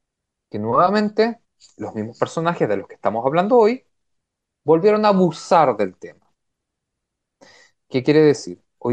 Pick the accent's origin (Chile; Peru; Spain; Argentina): Chile; moved away; yo soy chileno de origen, allá todavía se está viviendo el tema